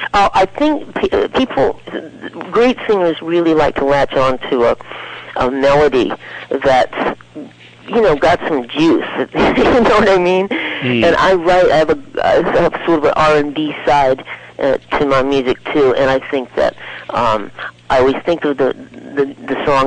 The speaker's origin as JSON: {"language": "English", "town": "Ellsworth", "region": "Maine", "country": "United States", "tie": "born or raised there", "said": "I grew up in Ellsworth, Maine, and that's coastal Maine"}